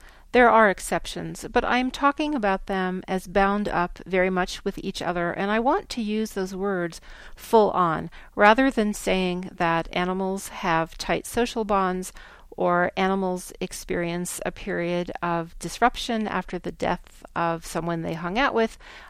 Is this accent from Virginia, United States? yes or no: yes; Virginia, United States; I'll give you an example from my home state of Virginia.